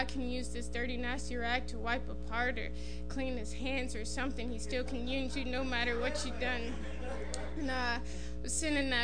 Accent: Grand Rapids, Michigan, United States; now in Tennessee, United States; And like I mentioned before, I'm from Grand Rapids. I don't know if maybe it's just Grand Rapids, but they don't yell at you when they're preaching.

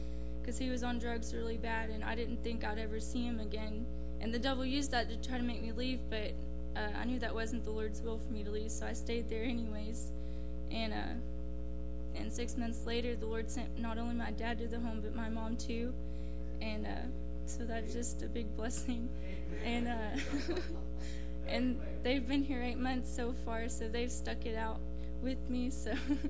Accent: Texas, United States; I'm 19 from Texas.

